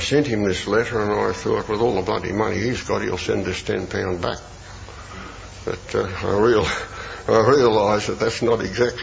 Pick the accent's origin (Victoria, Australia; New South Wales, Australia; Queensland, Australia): Victoria, Australia; North Melbourne; I came from North Melbourne, you know, I'd never cried in my life.